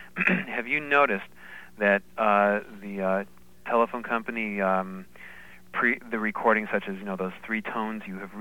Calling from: Queens, New York, United States

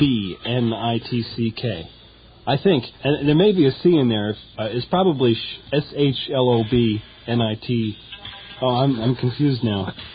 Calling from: New York, United States; Gee, we're calling from New York, and it's really cold here.

